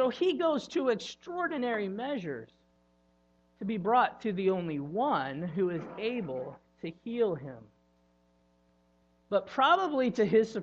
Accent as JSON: {"language": "English", "region": "Illinois", "country": "United States", "tie": "born or raised there", "said": "Now, I grew up in Southern Illinois, so camping meant one thing: camping."}